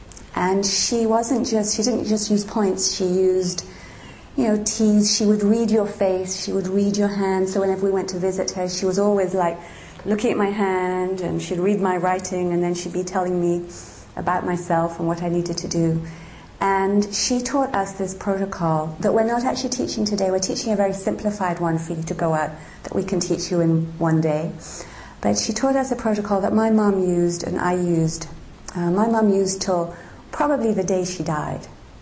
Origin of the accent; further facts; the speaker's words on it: Hong Kong; I was brought up in Hong Kong